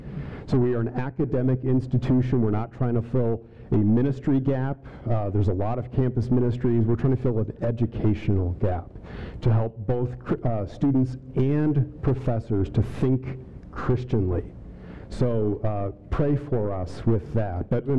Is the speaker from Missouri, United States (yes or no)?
no; Massachusetts, United States; now in Colorado, United States; I grew up in Massachusetts, so I was part of the original colonies. I mean, I wasn't part of the original colonies, but that's where I grew up as a pastor's kid.